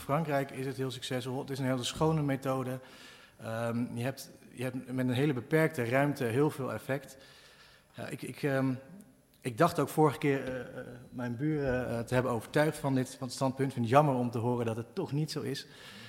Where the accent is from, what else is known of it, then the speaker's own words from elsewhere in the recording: Flevoland, Netherlands; Ik kom uit de Flevopolder, ik ben er niet op tegen.